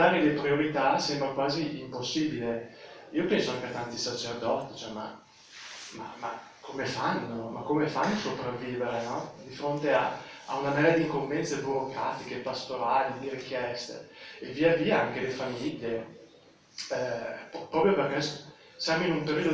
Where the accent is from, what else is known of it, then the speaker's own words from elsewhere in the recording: Viadana, Lombardy, Italy; vengo da Viadana.